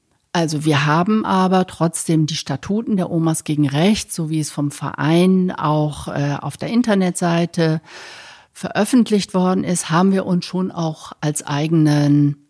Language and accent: German; Cologne, North Rhine-Westphalia, Germany; now in Rosenheim, Germany; Ich komme ursprünglich aus Köln, da habe ich die letzten Jahrzehnte verbracht und bin erst seit 2 Jahren jetzt knapp hier in Rosenheim und fühle mich hier sehr wohl